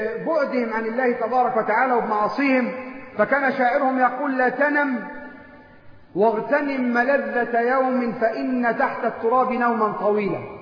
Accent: Upper Egypt, Egypt; حتى عندنا في الصعيد يضرب لك مثل

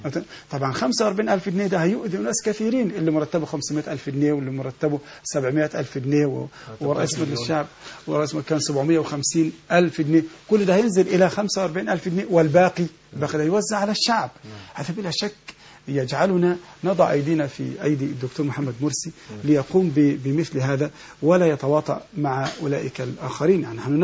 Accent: Egypt; يعني نحن كمصريين يجب أن نحترم أهل العلم

